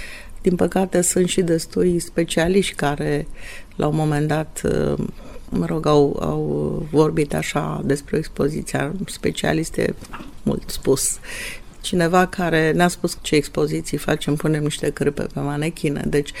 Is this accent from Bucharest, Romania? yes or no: yes; Bucharest, Romania; Cum v-am spus, eu am crescut în București și atunci mai puțin se purta Ia pe vremea aceea.